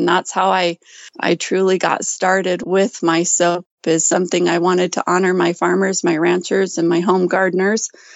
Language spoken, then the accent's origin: English; Gooding, Idaho, United States; I'm from Gooding, Idaho. I live on a rural farm.